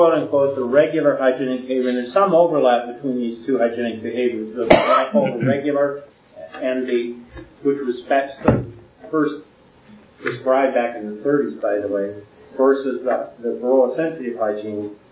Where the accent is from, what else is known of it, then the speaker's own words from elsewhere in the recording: California, United States; And I'm from California, so I hate saying that, but it's true.